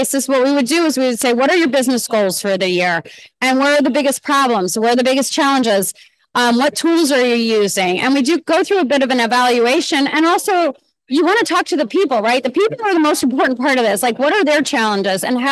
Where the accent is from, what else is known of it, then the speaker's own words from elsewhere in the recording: Virginia, United States; I come from the Virginia area, Northern Virginia, and there's just a huge amount of data centers in our area.